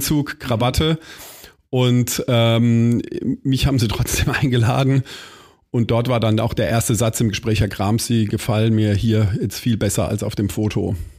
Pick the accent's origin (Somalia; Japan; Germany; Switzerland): Germany; Baden-Württemberg; meiner pfälzischen oder kurpfälzischen Herkunft, muss man sagen. Wir sind ja Kurpfälzer.